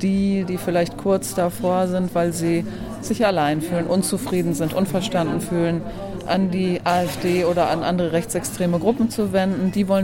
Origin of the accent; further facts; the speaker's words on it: Dortmund, North Rhine-Westphalia, Germany; born there; also born or lived in Hamburg; now in Aschäffel, Germany; Nein, ich bin aus Aschäffel, bin tatsächlich zugezogen, bin gebürtige Dortmunderin, habe jahrelang in Hamburg gewohnt und wohne jetzt seit knapp 3 Jahren in Aschäffel.